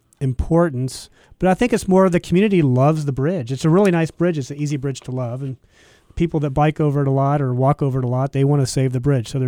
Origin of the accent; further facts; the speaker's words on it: Georgia, United States; Sorry. I'm from Georgia, so I talk like that sometimes.